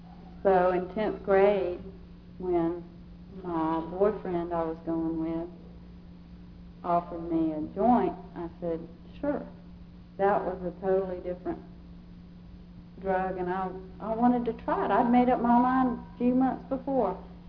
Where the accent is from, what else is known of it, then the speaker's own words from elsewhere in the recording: Savannah, Georgia, United States; I grew up in Savannah. We moved there when I was about 7.